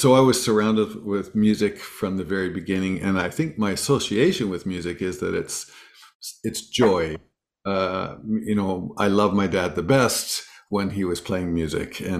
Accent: Edmonton, Alberta, Canada; I grew up outside of Edmonton. We were literally in the woods.

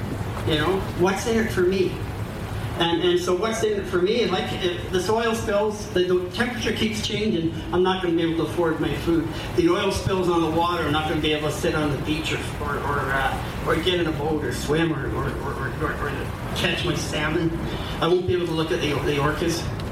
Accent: British Columbia, Canada; I'm from Kla'aman. That is the nation that is the furthest north of all the Coast Salish territory.

